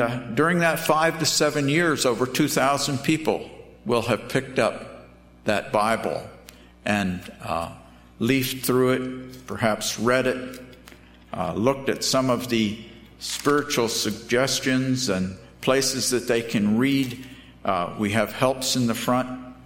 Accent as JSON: {"language": "English", "region": "North East England", "country": "United Kingdom", "said": "I'm from Northumberland"}